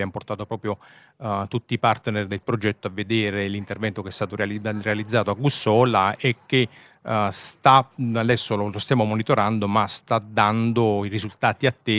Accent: Naples, Campania, Italy; Per quanto vivate ormai in Emilia Romagna tantissimi anni, ma assolutamente no, sono di Napoli.

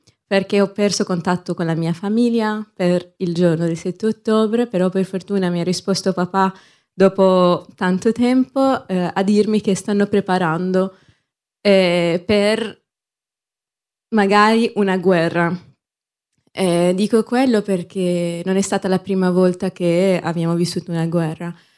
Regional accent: Gaza, Gaza Strip, Palestine; Italian is a second language; moved away as an adult; now in Italy; sono studentessa di medicina, nata e cresciuta a Gaza, e sono arrivata in Italia in ottobre 2023 per frequentare un tirocinio a Pescara

